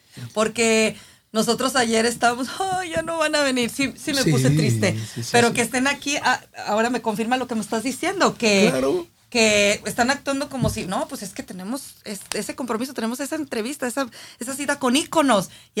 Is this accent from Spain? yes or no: no; Aguascalientes, Mexico; yo soy de Aguascalientes.